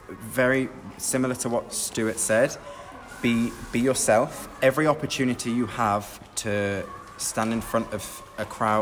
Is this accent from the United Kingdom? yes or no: yes; Birmingham, West Midlands, United Kingdom; I'm from Birmingham in England.